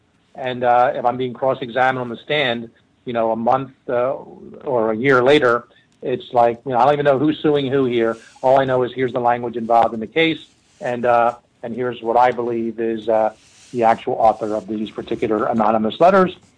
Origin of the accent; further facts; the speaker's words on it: Philadelphia, Pennsylvania, United States; Growing up in Philly, it was mostly Puerto Rican Spanish I heard as a kid.